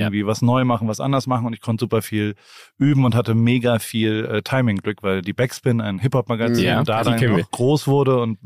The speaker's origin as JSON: {"language": "German", "town": "Heidelberg", "region": "Baden-Württemberg", "country": "Germany", "tie": "born or raised there", "said": "Ich komme aus einer Medizinerfamilie aus Heidelberg."}